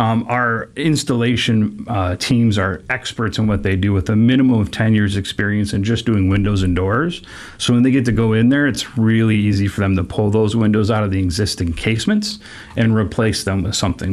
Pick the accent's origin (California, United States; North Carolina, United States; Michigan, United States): Michigan, United States; Detroit; also born or lived in New Orleans / Chicago; now in Portland, United States; We were born and raised in Detroit, lived in Western Michigan, lived in New Orleans, lived in Chicago, and now we're out here in Portland.